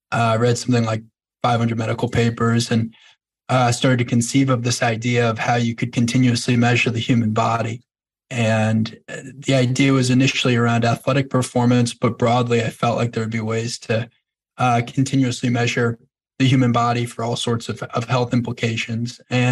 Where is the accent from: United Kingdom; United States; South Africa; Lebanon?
United States; New York; I grew up on North Shore of Long Island. As a kid, I was kind of always into sports and exercise.